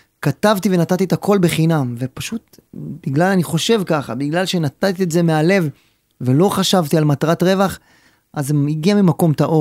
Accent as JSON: {"language": "Hebrew", "town": "Dimona", "region": "Southern District", "country": "Israel", "tie": "born or raised there", "said": "אני והיא פחות או יותר באים מאותו רקע, היא גדלה בבר שבע, אני גדלתי בדימונה, שזה שכנים. זה לא סוד שאתה יודע, רוב האוכלוסייה הם יוצאי עדות המזרח."}